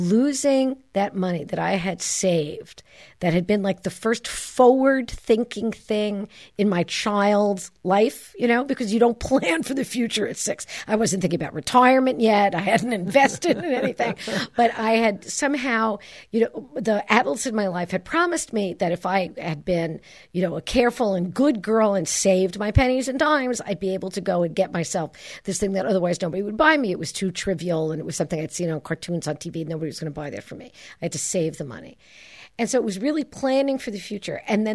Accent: Brooklyn, New York, United States; When I was growing up in Brooklyn, when I was a little girl, and my old Sicilian grandmother had developed skills, life skills, let's call them.

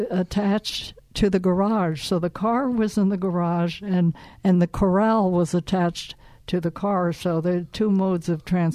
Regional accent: Mountain View, California, United States; also born or lived in San Jose; I was born in San Jose. Oh, San Jose. Yeah, but our house was in Mountain View, because I was born in O'Connor Hospital in San Jose.

